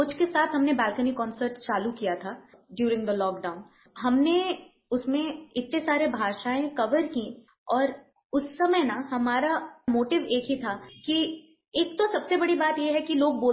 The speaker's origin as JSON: {"language": "Hindi", "region": "Assam", "country": "India", "first_language": "Bengali", "said": "मैं north east से हूँ, मैं असम से हूँ, मेरा मदर टंग बंगाली है। कितने मजे की बात है, आई come from Assam, I speak Bengali"}